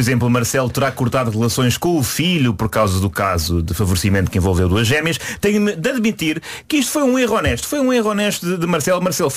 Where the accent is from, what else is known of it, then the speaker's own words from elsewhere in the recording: Portugal; Nós, como somos portugueses